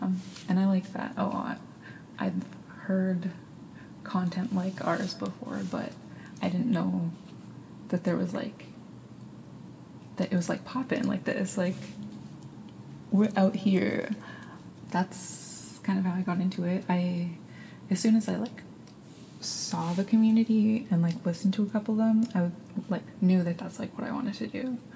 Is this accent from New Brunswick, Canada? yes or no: no; Ontario, Canada; I'm from Canada. I grew up in Ontario, and now I live somewhere else. But yeah, I grew up in Ontario